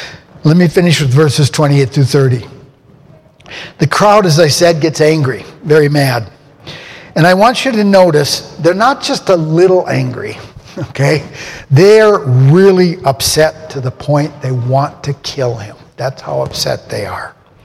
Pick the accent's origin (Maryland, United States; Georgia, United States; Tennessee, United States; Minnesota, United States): Minnesota, United States; Rochester; When I've gone back to my hometown, Rochester, Minnesota, to preach